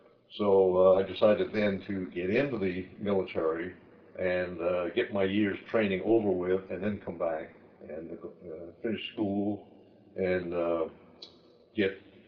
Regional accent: Boston, Massachusetts, United States; born there; I was born in Boston, Mass, 1917.

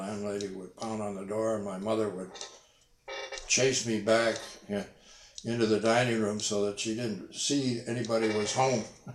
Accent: Detroit, Michigan, United States; My dad was running a foundry in Windsor, Canada, across the river.

